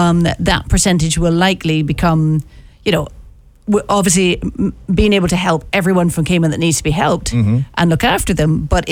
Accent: Barbados; I'm from Barbados, so I understand island life.

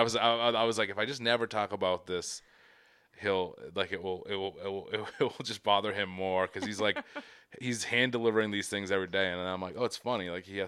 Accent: Boston, Massachusetts, United States; accent: Boston; My Boston accent came up.

